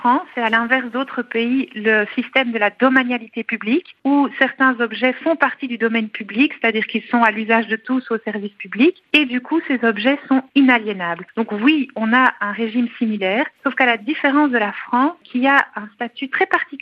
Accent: Belgium; il y a aussi chez nous en Belgique une commission parlementaire qui a été mise en place

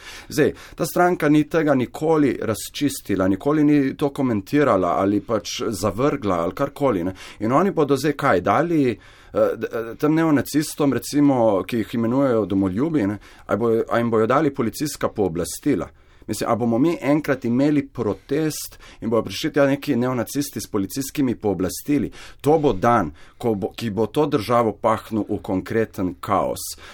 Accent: Ilirska Bistrica, Littoral–Inner Carniola, Slovenia; jaz sem iz Ilirske Bistrice

